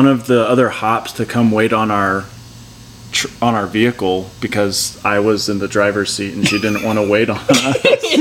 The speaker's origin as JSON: {"language": "English", "town": "Columbia City", "country": "United States", "tie": "born or raised there", "said": "Yeah, so I grew up in Columbia City."}